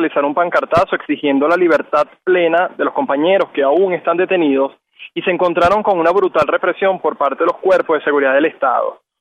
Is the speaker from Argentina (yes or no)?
no; Venezuela; Yo, como estudiante venezolano, como joven luchador, como un ciudadano más de este país